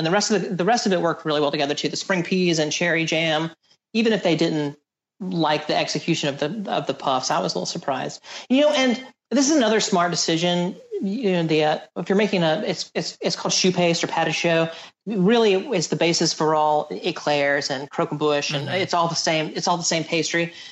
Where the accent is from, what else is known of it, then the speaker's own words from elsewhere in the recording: the South, United States; For me as a Southerner, when I make cornbread, you can eat it as small little biscuits to accompany things